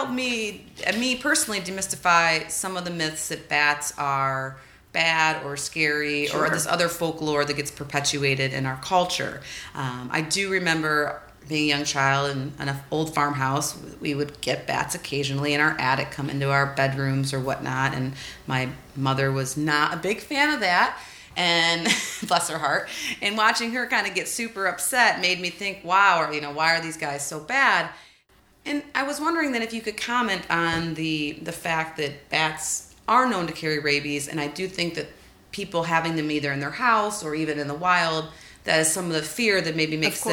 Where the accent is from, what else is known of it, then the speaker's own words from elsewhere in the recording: Michigan, United States; I grew up in Michigan, a farm kid, and one of my favorite childhood memories is on the side of the barn at my friend's house